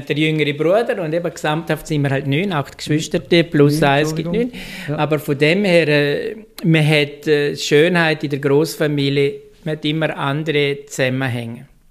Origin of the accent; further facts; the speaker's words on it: Liechtenstein; So redet man in unserem Dialekt bei mir daheim, weil ich bin Liechtensteiner